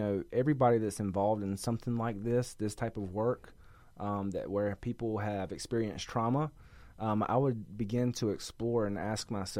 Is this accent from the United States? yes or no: yes; North Carolina, United States; because I'm from North Carolina at the, you know, closer to the beach.